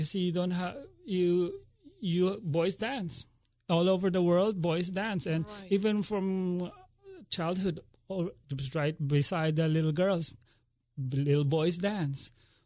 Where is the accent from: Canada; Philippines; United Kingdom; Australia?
Philippines; moved away as an adult; now in United States; I'm originally from the Philippines